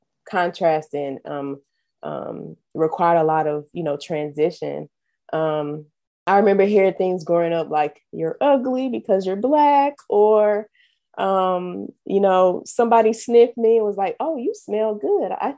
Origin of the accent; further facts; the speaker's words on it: Florissant, Missouri, United States; also born or lived in Northwoods; I started growing up in Northwoods, probably up until about kindergarten. Then my family and I moved to Florissant. So I've been a Florissant kid ever since. I'm still there.